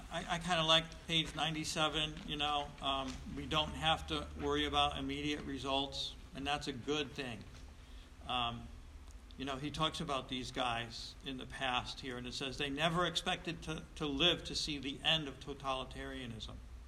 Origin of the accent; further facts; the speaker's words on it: United States; I mean, we're Americans. I'm an American. I can't help it.